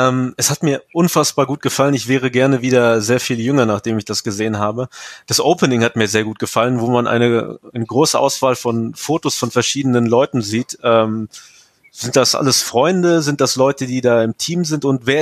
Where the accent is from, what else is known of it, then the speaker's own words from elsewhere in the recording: North Rhine-Westphalia, Germany; Ostwestfalen-Lippe ist ja meine Heimat